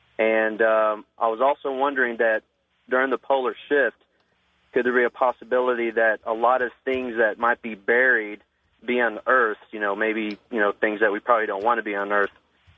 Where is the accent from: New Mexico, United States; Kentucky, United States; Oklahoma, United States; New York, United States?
Kentucky, United States; Lexington; I'm from Lexington, Kentucky.